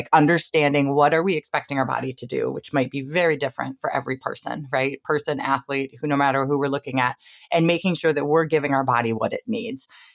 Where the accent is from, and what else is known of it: Ohio, United States